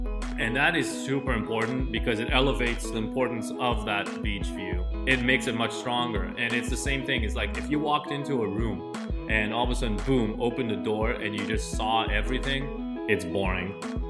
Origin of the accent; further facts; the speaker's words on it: Tel Aviv, Tel Aviv District, Israel; now in Los Angeles, United States; I'm originally from Tel Aviv. I live in Los Angeles.